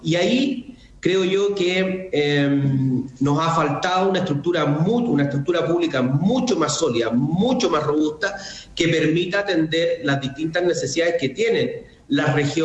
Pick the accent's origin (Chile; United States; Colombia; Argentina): Chile; lo que es muy malo es que nosotros, como chilenos, digo